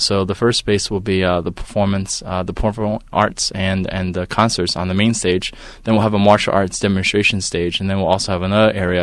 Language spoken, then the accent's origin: English; New York City, New York, United States; I grew up in the Bronx, and my parents were among the first generation of Chinese to come to America.